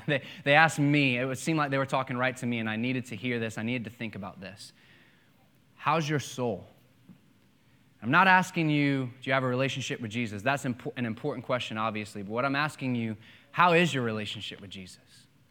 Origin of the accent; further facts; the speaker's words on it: Bahamas; When I was growing up in the Bahamas, I played baseball.